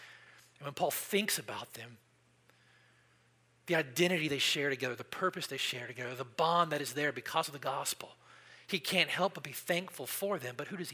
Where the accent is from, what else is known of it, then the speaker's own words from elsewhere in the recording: Southern United States, United States; I'm from the South. One of the first things you learn as a Southerner when you're probably 4 years old